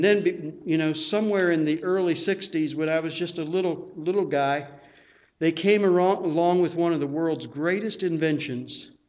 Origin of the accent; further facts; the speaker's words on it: West Virginia, United States; Another illustration, I grew up in Mineral County, West Virginia. Can you guess why it was called Mineral County?